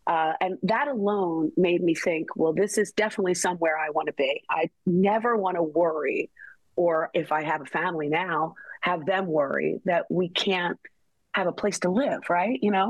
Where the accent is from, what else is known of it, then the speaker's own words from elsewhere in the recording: Philadelphia, Pennsylvania, United States; I'm from Center City, Philadelphia. I am the oldest of two children.